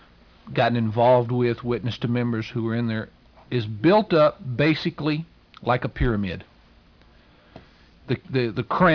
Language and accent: English; Georgia, United States; So I know in my native Southeast, I'm originally from Georgia.